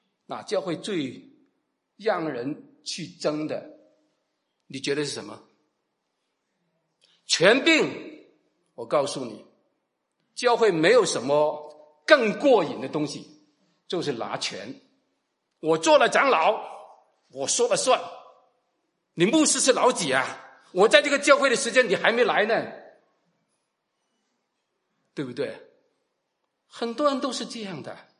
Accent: China; 我们中国人过年最想讲的一句话是什么？恭喜发财

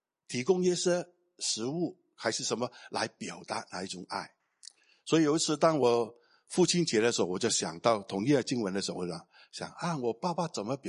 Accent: Hong Kong; 特别是我们香港人啊，广东人

